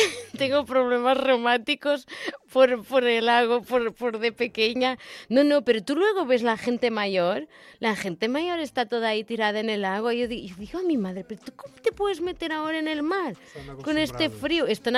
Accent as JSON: {"language": "Spanish", "town": "Valencia", "region": "Valencian Community", "country": "Spain", "said": "la gente cuando yo digo, por ejemplo, que soy de Nazaret, de esta zona"}